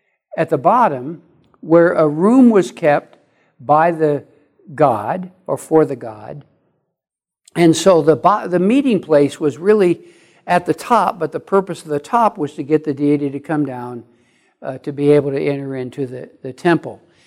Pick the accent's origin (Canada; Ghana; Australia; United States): United States; Midwest; I came from the Midwest, and there we talked about Indian summer.